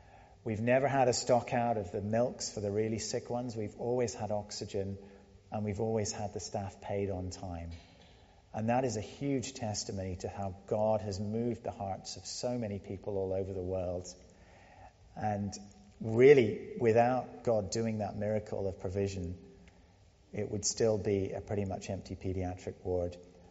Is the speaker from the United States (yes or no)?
no; Senegal; I grew up in Senegal, which is right next to Liberia, so I know the health patterns